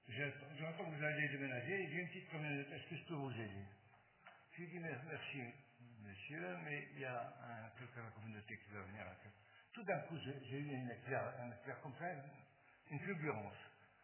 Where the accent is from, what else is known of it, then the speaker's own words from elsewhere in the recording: Morocco; moi je suis du Maroc, je suis traditionnaliste, je suis né au-dessus d'une synagogue.